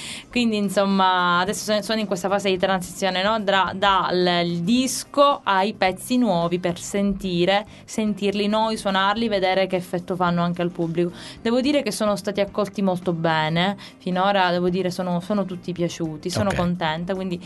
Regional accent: Palermo, Sicily, Italy; now in Bologna, Italy; io sono palermitana per sempre, non cambierò mai.

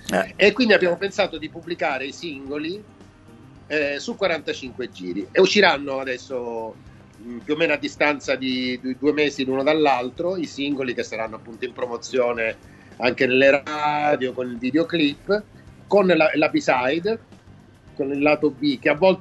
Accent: Syracuse, Sicily, Italy; born there; Sono nato a Siracusa

